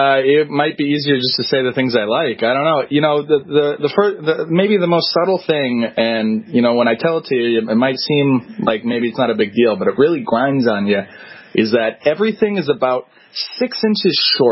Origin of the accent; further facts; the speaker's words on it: Fargo, North Dakota, United States; now in Japan; North Dakota. That's Fargo, North Dakota.